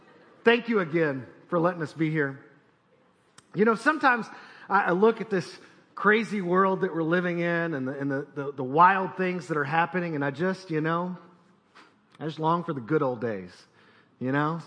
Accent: Elizabethtown, Kentucky, United States; We are from Elizabethtown, Kentucky, which is basically right in the center of the state.

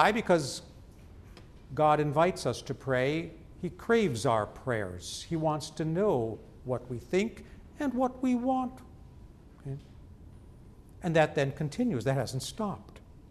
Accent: Sheboygan, Wisconsin, United States; I grew up in Sheboygan, Wisconsin, very Lutheran county. I grew up in a congregation of 3,200 members.

